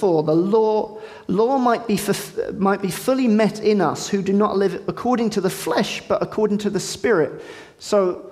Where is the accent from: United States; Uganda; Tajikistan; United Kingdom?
United Kingdom; I'm very British.